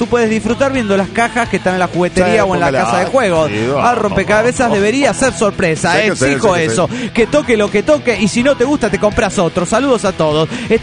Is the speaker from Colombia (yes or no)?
yes; Colombia; now in Spain; bueno, yo soy de Colombia, pero vivo en España.